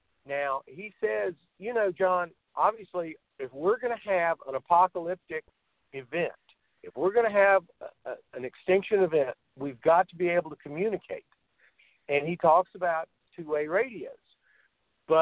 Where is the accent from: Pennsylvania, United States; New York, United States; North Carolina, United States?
North Carolina, United States; Morganton; I'm from Morganton, North Carolina, and we had bobcats out there in the woods